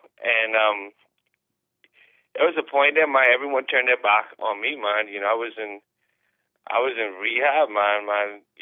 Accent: Bahamas; I'm from the Bahamas

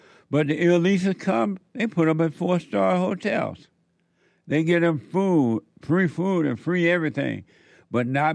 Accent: United States; My country is gone. Isn't that amazing? And it used to be so beautiful. Growing up in America was a blessing.

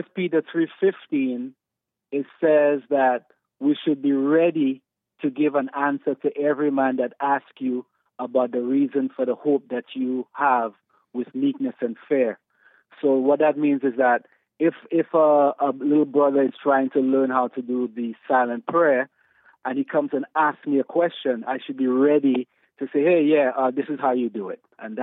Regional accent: St. Lucia; That's where I'm from. I'm from St. Lucia

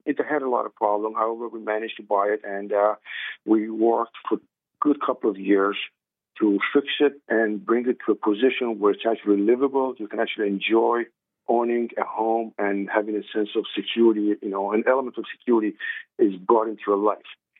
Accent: Iran; now in United States; I'm from Iran.

